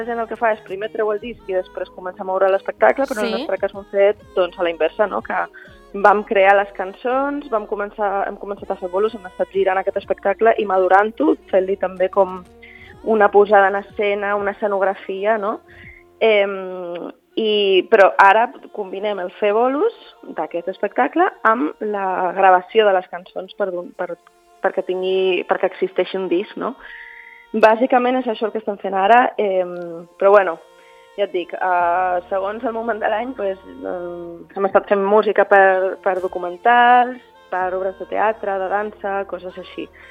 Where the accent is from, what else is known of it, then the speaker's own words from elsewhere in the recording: Ibiza, Balearic Islands, Spain; Jo sóc eivissenca